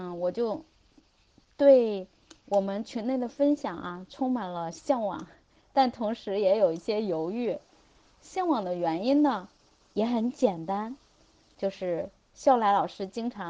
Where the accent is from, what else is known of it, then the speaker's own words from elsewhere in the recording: Xi'an, Shaanxi, China; 我来自西安。